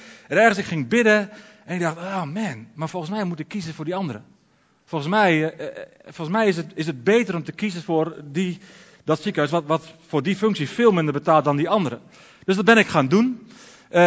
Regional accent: Alteveer, Netherlands; born there; de droom was dat ik stond te preken in de feesttent, in de feestweek, in Alteveer, mijn geboortedorp.

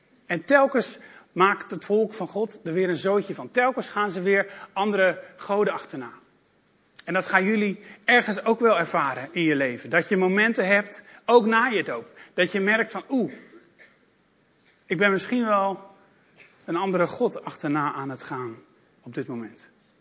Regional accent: Amsterdam, North Holland, Netherlands; ik kom uit Amsterdam. Dat was 2 uur rijden

